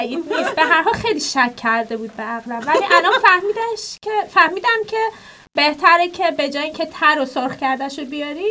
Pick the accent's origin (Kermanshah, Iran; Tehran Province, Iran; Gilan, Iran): Gilan, Iran; Rasht; حالا تو که میدونی من شمالی هستم، رشتی هستم،